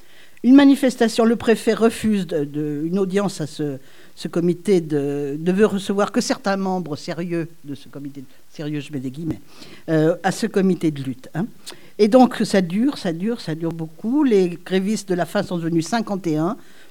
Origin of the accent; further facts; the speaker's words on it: Saint-Étienne, Auvergne-Rhône-Alpes, France; quand on est stéphanoise, et je suis stéphanoise